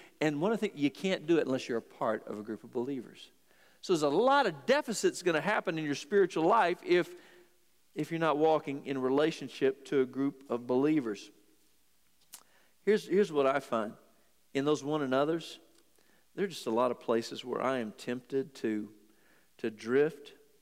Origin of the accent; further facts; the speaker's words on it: Victoria, Texas, United States; when I was a kid growing up in Victoria, Texas